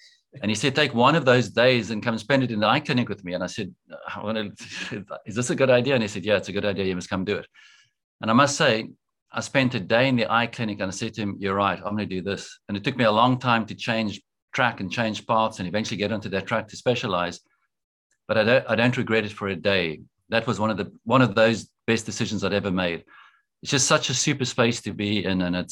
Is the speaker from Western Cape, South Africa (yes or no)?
no; Pretoria, Gauteng, South Africa; I grew up in Pretoria and went to school at a school called Clapham High in Pretoria, co-ed school